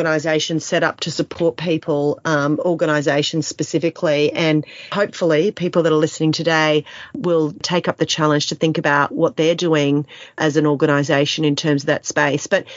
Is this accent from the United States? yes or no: no; Australia; Feel as an Australian that when things happen like the bushfires, Australians are so generous